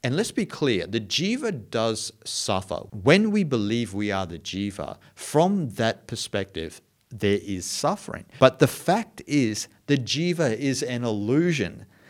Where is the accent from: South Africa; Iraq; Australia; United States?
Australia; So I am Australian